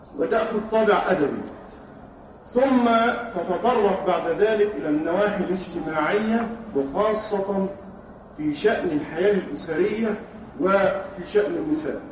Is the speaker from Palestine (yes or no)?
no; Egypt; عندنا في مصر عانينا من هذه المسألة